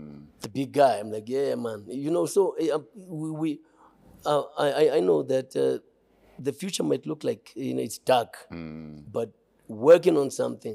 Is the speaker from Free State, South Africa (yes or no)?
no; Cape Town, Western Cape, South Africa; I'm like, no, I'm growing up in Cape Town.